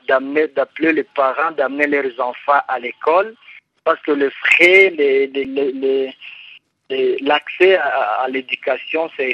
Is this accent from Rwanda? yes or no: yes; Rwanda; En ce qui concerne l'éducation dans mon pays d'origine, c'est une chose qu'on a déjà résolue, ce n'est plus un problème au sein de la population du Rwanda.